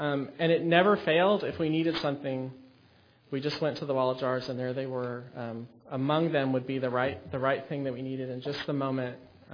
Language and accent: English; Albuquerque, New Mexico, United States; the house where I grew up in Albuquerque.